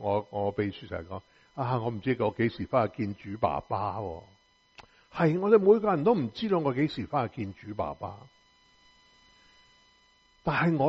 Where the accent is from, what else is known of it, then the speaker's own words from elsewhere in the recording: China; 咁当然我是中国人，男人就没什么在家玩车的。